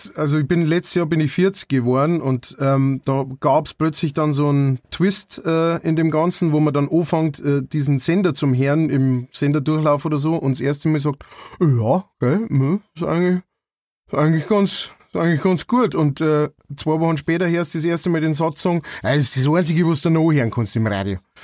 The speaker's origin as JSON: {"language": "German", "region": "Bavaria", "country": "Germany", "tie": "born or raised there", "said": "Also erstens einmal bin ich in Niederbayern aufgewachsen, da dauert alles ein bisschen länger."}